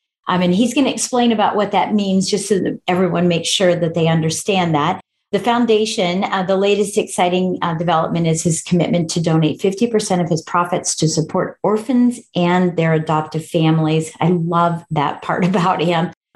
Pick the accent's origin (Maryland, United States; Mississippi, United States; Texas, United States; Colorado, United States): Colorado, United States; Colorado Springs; I was raised in Colorado Springs, Colorado, where I had everything around me military.